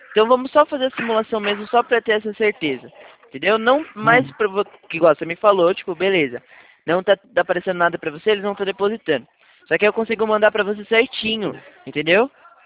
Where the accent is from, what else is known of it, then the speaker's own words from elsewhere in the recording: Atibaia, São Paulo, Brazil; Eu sou daqui de Atibaia.